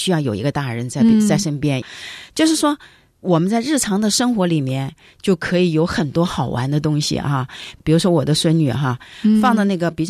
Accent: China; 那么我们中国人父母里面他想的就是说，你玩就是不正经的

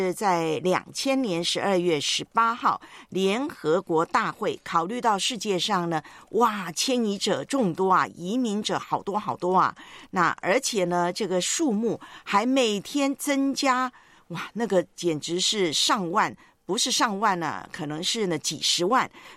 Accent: Taiwan; now in Hong Kong; 就是港飘了，因为我不是香港本地人嘛，我是从台湾来到香港，所以呢我就是港飘。

